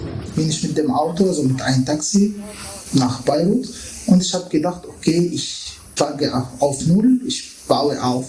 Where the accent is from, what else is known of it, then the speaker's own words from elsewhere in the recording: Damascus, Damascus Governorate, Syria; Ich komme aus Syrien und ich bin in Damaskus geboren.